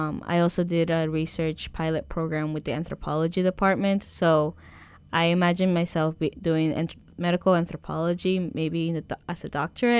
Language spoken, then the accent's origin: English; Peru; born or raised there